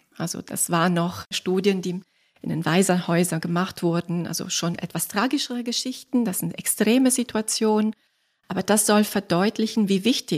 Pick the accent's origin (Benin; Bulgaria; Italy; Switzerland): Italy; moved away as an adult; now in Germany; Also ich bin Italienerin, vielleicht sollte ich das im Vorwege erwähnen und bin erst mit 25 nach Deutschland gekommen. Also ich bin dann kulturell sozusagen in Italien aufgewachsen